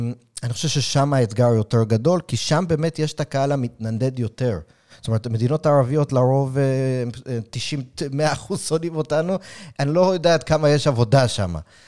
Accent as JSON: {"language": "Hebrew", "country": "United States", "tie": "born or raised there", "lives_now": "Israel", "said": "הסימפתיה הבסיסית שאני גדלתי בארצות הברית, שזה היה דור יותר, 18 עד 24"}